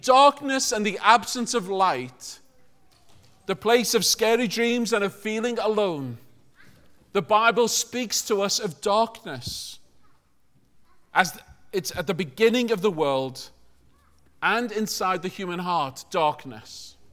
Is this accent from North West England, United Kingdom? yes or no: yes; Liverpool, North West England, United Kingdom; born there; I was born in Liverpool, which is neither England, but it's not England either.